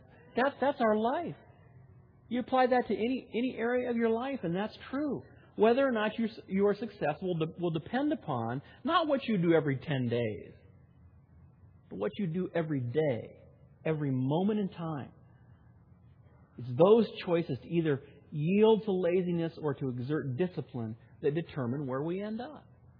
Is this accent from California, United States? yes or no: yes; California, United States; moved away as an adult; Now, I come from Southern California. I lived on the edge of the Mojave Desert. Grass didn't grow there unless you had a sprinkler system.